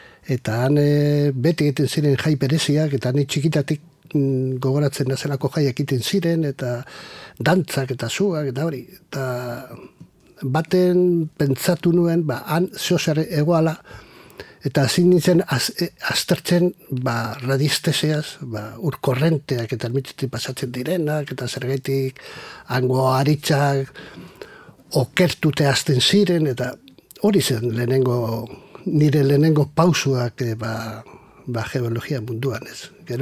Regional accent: Amorebieta-Etxano, Basque Country, Spain; neu jaio nintzen Zorrotzan

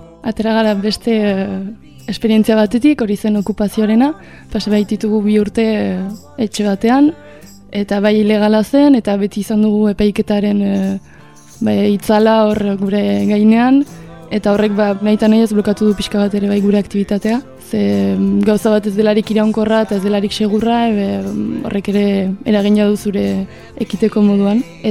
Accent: Hendaye, Nouvelle-Aquitaine, France; eta Hendaiakoa naiz eta 23 urte ditut.

